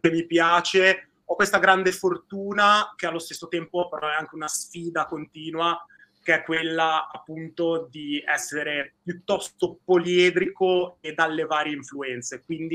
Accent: Genoa, Liguria, Italy; Genovese di nascita, di origine, poi papà emiliano, mamma calabrese, quindi insomma una Saudagi anche lì, un bel mix. E vivo sempre in provincia di Genova

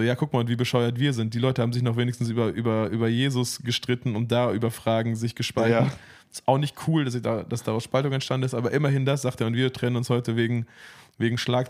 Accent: Bielefeld, North Rhine-Westphalia, Germany; ich komme aus Bielefeld.

